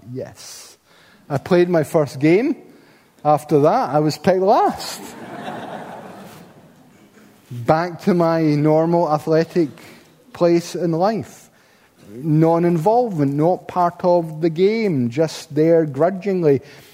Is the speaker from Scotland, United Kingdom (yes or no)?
yes; Paisley, Scotland, United Kingdom; In the school, when I was growing up in Paisley, I was subject to the humiliation that most West of Scotland boys were.